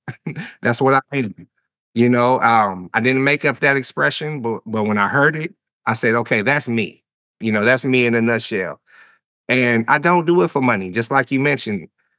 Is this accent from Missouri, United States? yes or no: no; Oakland, California, United States; I'm from East Oakland and, you know, born and raised, you know, in the Bay Area.